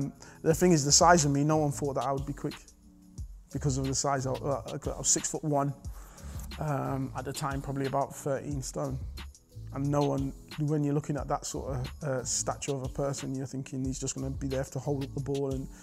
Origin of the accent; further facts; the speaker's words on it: Leicester, East Midlands, United Kingdom; I grew up in Leicester, in a council estate, but it was more of an ethnic council estate, Highfields at the time. My background and my upbringing is more Caribbean.